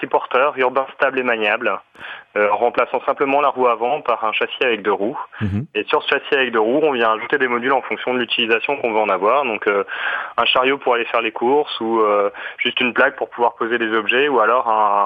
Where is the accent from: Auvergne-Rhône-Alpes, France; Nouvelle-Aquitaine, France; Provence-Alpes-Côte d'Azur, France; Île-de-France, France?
Auvergne-Rhône-Alpes, France; Lyon; et puis Lyon bien sûr puisqu'on est lyonnais.